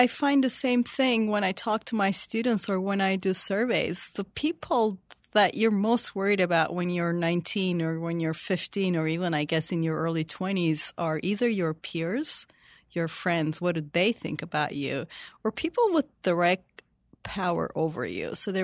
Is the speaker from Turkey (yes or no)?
yes; Turkey; in places like my home country, Turkey